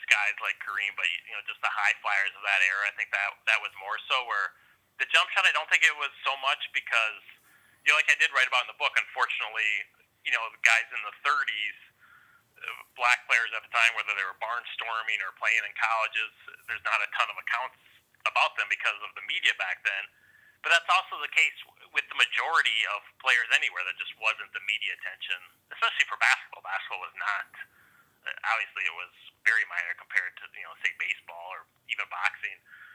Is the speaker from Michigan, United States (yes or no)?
no; Minnesota, United States; As a Minnesotan, I can't say I necessarily have any extra affection for Indiana or anything. Obviously, the parts where I wrote about, whether shooting my grandpa's farm or, my playing some high school ball, obviously that's, related to my upbringing and growing up in Minnesota